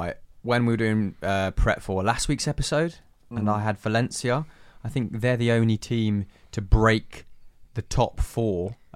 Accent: Leicester, East Midlands, United Kingdom; I'm from Leicester.

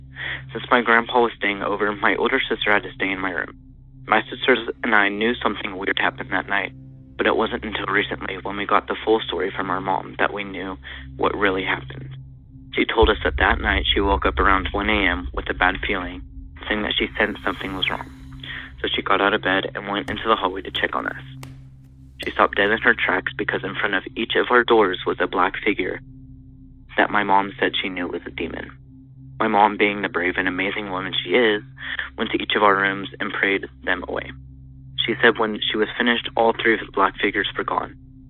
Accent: Texas, United States; I'm from Texas

